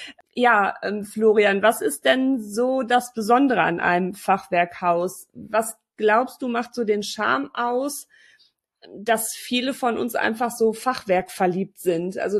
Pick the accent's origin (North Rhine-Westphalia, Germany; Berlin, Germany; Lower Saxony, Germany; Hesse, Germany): North Rhine-Westphalia, Germany; Bei uns im Sauerland sind die ja alle schwarz-weiß.